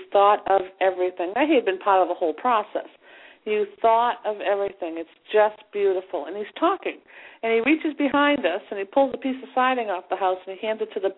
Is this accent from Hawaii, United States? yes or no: no; Boston, Massachusetts, United States; accent: Boston; You know, I grew up in a neighborhood in Boston. You know, anybody who's listening couldn't hear my Boston accent.